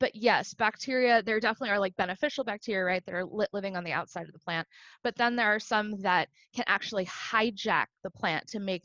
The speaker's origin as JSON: {"language": "English", "region": "California", "country": "United States", "said": "I'm originally from California"}